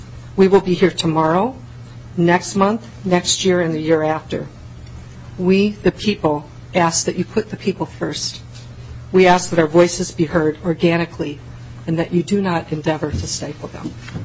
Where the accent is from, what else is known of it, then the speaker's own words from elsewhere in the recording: Rochester, Minnesota, United States; I hail from Rochester.